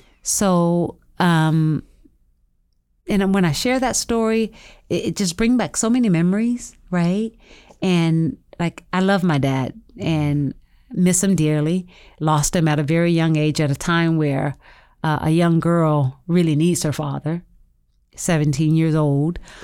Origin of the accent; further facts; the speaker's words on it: Florida, United States; growing up in Florida, we had, like, big